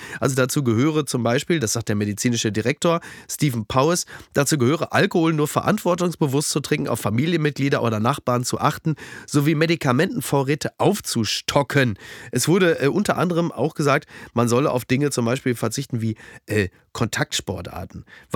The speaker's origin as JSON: {"language": "German", "town": "Castrop-Rauxel", "region": "North Rhine-Westphalia", "country": "Germany", "said": "ich fahre morgen nach Castrop-Rauxel in meine Heimat"}